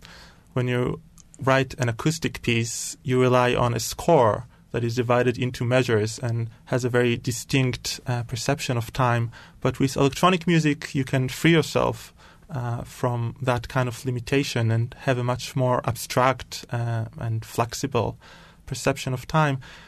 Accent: Tel Aviv, Tel Aviv District, Israel; Well, I come from Israel, so I grew up in Tel Aviv in Israel and went to high school and actually did an army service, as everyone in Israel has to do.

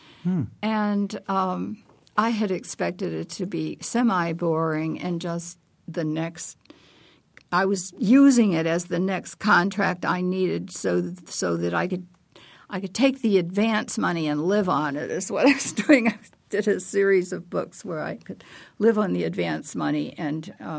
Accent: Indiana, United States; well, this is my home state, and I've been to different parts of it

